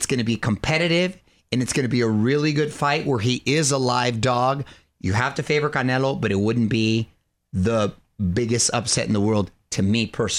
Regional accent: Chula Vista, California, United States; I'm from Chula Vista. It's a neighborhood right next door.

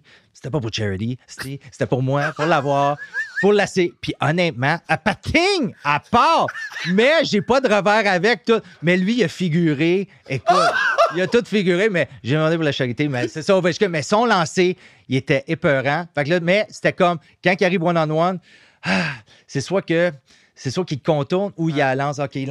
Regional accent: Quebec, Canada; nous, en tant que Québécois, on est ici à l'année.

